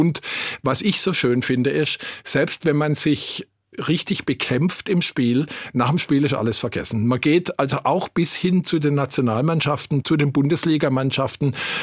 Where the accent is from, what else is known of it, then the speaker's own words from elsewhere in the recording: Schwäbisch Hall, Baden-Württemberg, Germany; also born or lived in Heidelberg / Munich / Zurich / Augsburg; Also ich stamme ursprünglich aus Schwäbisch Hall. War dann zum Studium in Heidelberg, war zum Studium in München, war dann in Zürich, war dann in München wieder zurück zur Promotion, dann in Augsburg, dann wieder